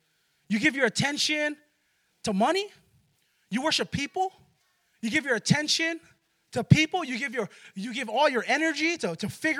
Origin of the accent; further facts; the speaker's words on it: Hawaii, United States; I grew up in Hawaii, so this is kind of hard for me because I didn't really see the sun as good.